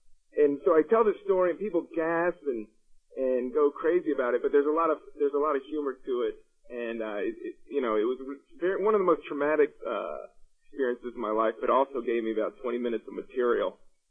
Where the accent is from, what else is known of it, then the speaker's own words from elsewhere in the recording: Washington, District of Columbia, United States; I grew up in Washington, D.C. I was born in Washington, D.C.